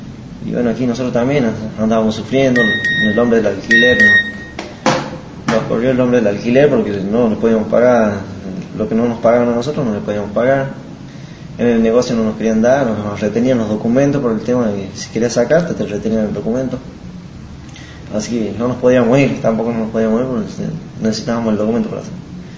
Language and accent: Spanish; Tucumán, Argentina; vengo de la provincia de Tucumán.